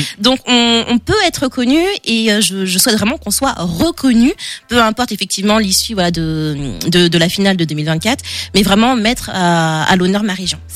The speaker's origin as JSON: {"language": "French", "town": "Le Mans", "region": "Pays de la Loire", "country": "France", "said": "Pour dire qu'on n'est pas connu, par exemple, moi je suis du Mans"}